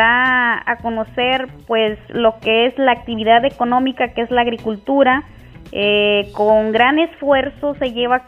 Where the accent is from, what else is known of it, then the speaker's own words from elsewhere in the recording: Santiago de Pinos, Jalisco, Mexico; Soy originaria habitante de Santiago de Pinos, localidad localizada dentro de la Sierra Madre Occidental, en el municipio de San Sebastián del Oeste.